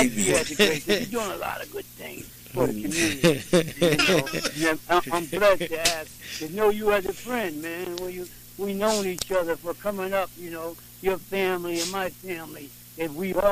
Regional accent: Hudson, United States; Growing up in Hudson was, you know, it was different back in them days.

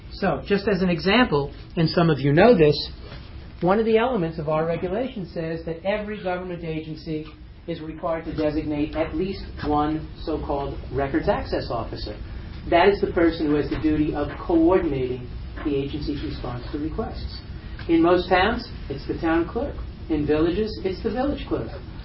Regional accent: East Meadow, New York, United States; I grew up in East Meadow. I tell people Long Island is a good place to be from.

